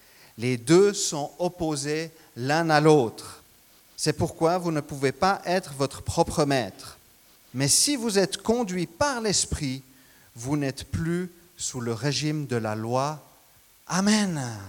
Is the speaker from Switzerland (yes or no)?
yes; Crissier, Vaud, Switzerland; also born or lived in La Chaux-de-Fonds; je suis né à La Chaux-de-Fonds, mais j'ai grandi dans la région de Lausanne, j'étais plus précisément à Crissier.